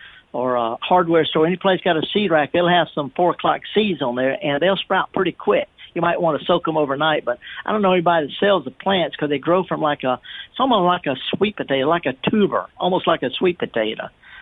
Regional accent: North West England, United Kingdom; I'm up in Lancashire. It's a whole different accent up here.

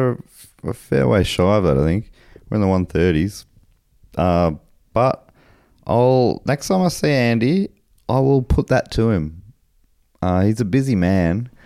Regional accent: Australia; accent: Australian; now in United Kingdom; I say to you, good day, mate. Sorry, my accent softened a bit. I've been in old Blighty too long.

